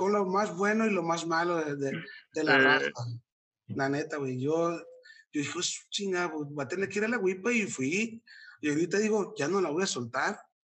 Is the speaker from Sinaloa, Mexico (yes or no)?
yes; Isla de la Piedra, Sinaloa, Mexico; Pero yo soy de la Isla de la Piedra y aquí tengo mi propia playa en la isla.